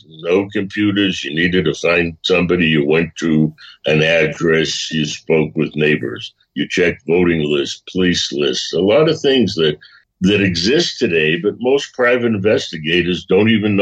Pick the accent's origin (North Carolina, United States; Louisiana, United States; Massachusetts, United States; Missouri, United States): Massachusetts, United States; Boston; I was born and raised in Boston, you know, not all that far from you.